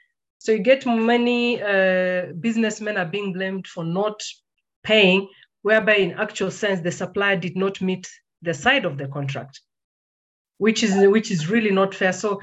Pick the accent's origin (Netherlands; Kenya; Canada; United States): Kenya; But the person just assumes that this is a Kenyan, and me being a Kenyan, Ebu, I can also bring in food from a Chinese restaurant.